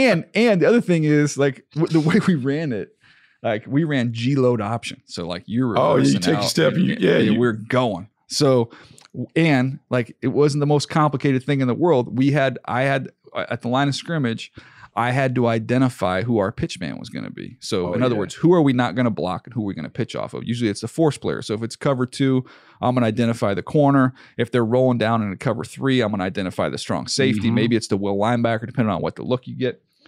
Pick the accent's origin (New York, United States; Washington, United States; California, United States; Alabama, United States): California, United States; San Diego; I remember I grew up in San Diego, right? So this is all foreign to me.